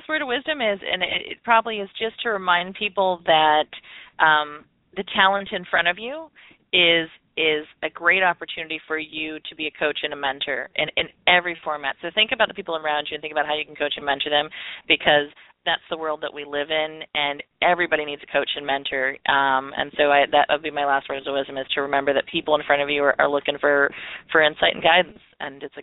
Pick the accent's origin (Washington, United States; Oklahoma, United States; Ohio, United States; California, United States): Ohio, United States; Mansfield; there's a little park, state park in Ohio where I grew up in Mansfield called Mohegan State Park.